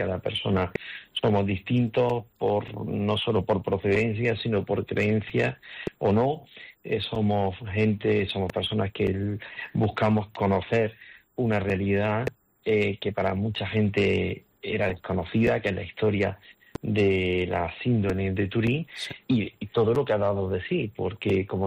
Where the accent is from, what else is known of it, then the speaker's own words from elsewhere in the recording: Jaén, Andalusia, Spain; born there; a nivel personal para mí era muy importante porque nací en Jaén.